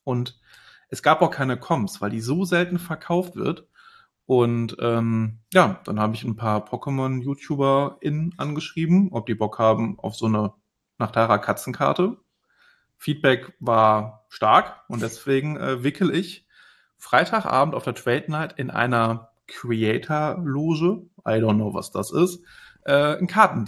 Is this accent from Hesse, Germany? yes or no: no; Düsseldorf, North Rhine-Westphalia, Germany; Ja, ich meine, ich bin ja Düsseldorfer. Das heißt, wir sind ja dann ohnehin karnevalsaffin.